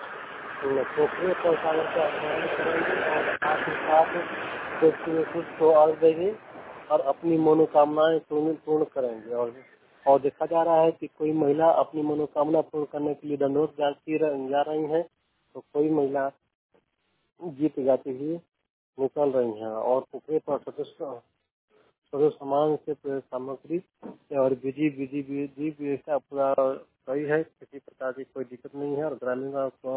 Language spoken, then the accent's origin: Hindi; Kaimur, Bihar, India; भगवा प्रखंड जिला कैमूर का निवासी हूँ।